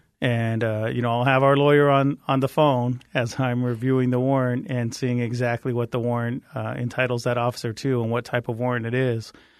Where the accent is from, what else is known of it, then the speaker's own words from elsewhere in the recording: Arizona, United States; I'm originally from the West Valley, grew up in the West Valley, though, and yes, I'm well aware of the impact.